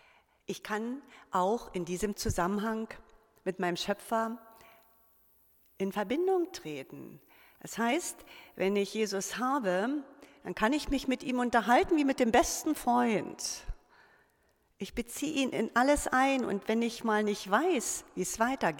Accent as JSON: {"language": "German", "region": "Lusatia", "country": "Germany", "tie": "born or raised there", "said": "ich komme auch so vom Dorf, aus der Lausitz, das ist meine Heimat"}